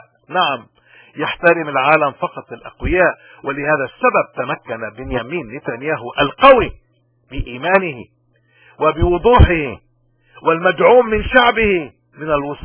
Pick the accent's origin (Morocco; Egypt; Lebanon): Lebanon; نحن قادرين، نحن كلبنانيين قادرين نغير